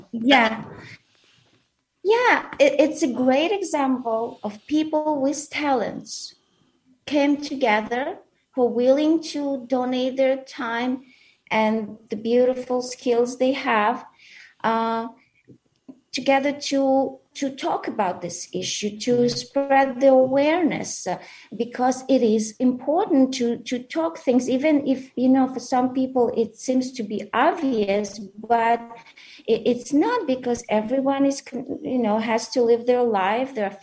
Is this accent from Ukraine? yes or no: yes; Ukraine; So there's this hospital in Ivano-Frankivsk region. It's like 2 hours from my hometown. I actually went to college there.